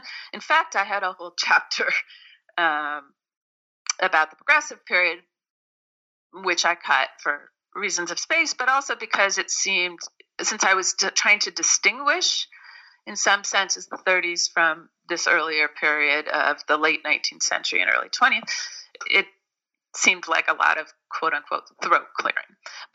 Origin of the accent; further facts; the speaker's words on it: Berkeley, California, United States; I'm also from Berkeley, California, and the combination of being from Berkeley and working in Washington in the late 80s, early 90s, gave me a very interesting perspective on liberalism.